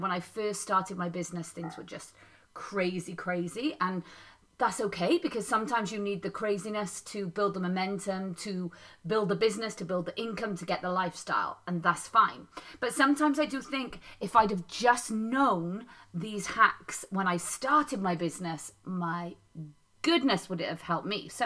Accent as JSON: {"language": "English", "region": "Wales", "country": "United Kingdom", "said": "We're Welsh, so we use the word kutchy, which means comfortable."}